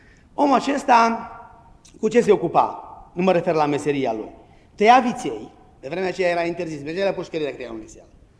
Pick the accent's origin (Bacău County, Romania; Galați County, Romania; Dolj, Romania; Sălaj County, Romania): Sălaj County, Romania; Brebi; Ne-am oprit în Brebs, satul meu natal, la o mătușe